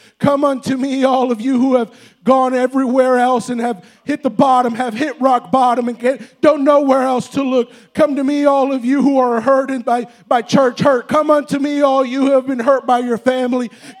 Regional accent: Douglasville, Georgia, United States; also born or lived in Texas; I was born in Texas, but I was raised in Douglasville, and we don't really have a very high attrition rate when it comes to very intellectual people.

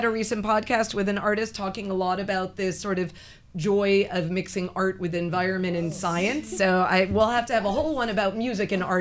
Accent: Eleuthera, Bahamas; I was born and raised in Eleuthera, right? So I was very lucky.

